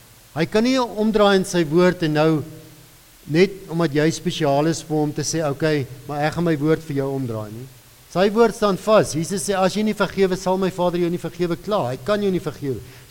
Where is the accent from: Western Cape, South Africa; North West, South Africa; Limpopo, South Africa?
North West, South Africa; Hartbeesfontein; ek het groot geword daar in Wes-Transvaal, Hartbeesfontein, Noordwes